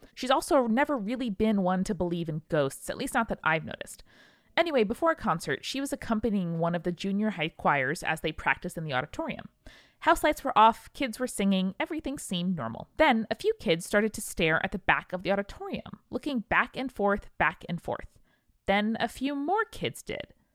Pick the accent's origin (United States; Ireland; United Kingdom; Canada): United States; Hibbing, Minnesota; I grew up in Hibbing, Minnesota, a small struggling mining town famous for two things … its historic high school.